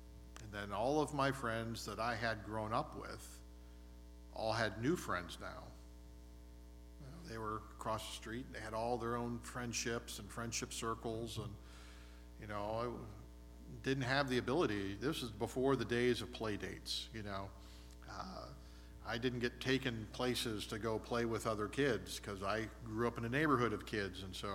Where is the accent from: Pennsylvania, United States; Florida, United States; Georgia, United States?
Pennsylvania, United States; Erie; You know, for me, you know, I grew up in Erie, Pennsylvania.